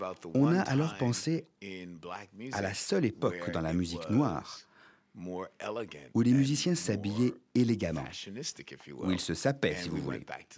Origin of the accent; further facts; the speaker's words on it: France; Non, non, non, on dit chic, on est français.